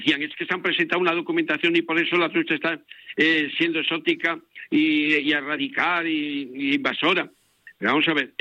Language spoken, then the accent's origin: Spanish; León, Castile and León, Spain; se crearon en León, en mi tierra